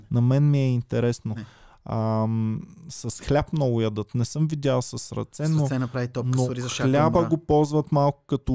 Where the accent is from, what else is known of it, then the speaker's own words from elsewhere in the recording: Stara Zagora, Stara Zagora Province, Bulgaria; Аз имах голяма дилема, защото съм от Стара Загора и много мекаме.